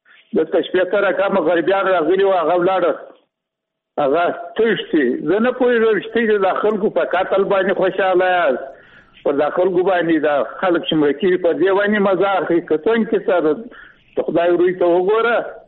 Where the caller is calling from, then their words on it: Baghlan, Afghanistan; ما از بغلان هستم، مقصد حالا در بغلان نیستم.